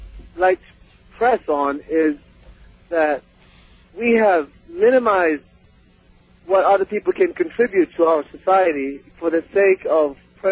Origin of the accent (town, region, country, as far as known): Oneonta, New York, United States